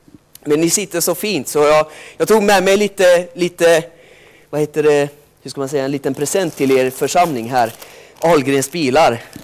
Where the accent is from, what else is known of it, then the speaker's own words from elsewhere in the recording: Sweden; Jag är född och uppvuxen i Sverige, så att jag kommer inte från Finland så där.